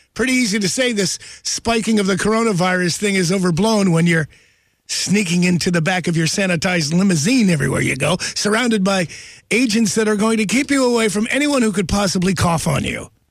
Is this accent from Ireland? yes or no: yes; Ireland; I like potatoes. I'm Irish. I probably eat too many potatoes.